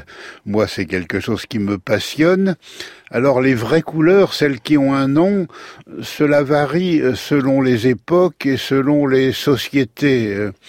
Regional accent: Brittany, France; moi je suis breton

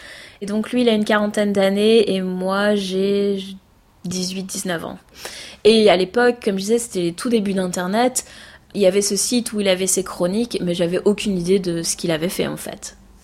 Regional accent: France; moved away as an adult; now in Jacksonville, United States; viens d'avoir 39 ans et ça fait 3 ans que j'habite à Jacksonville en Floride, donc aux États-Unis. Je suis française et j'ai grandi en France

